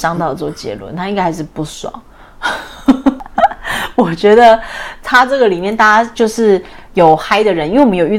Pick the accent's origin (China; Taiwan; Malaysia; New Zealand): Taiwan; 这个梗就是我们台湾人比较没感觉